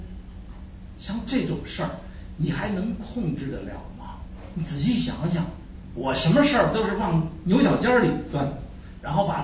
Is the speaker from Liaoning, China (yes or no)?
no; Beijing, China; 我是北京二山的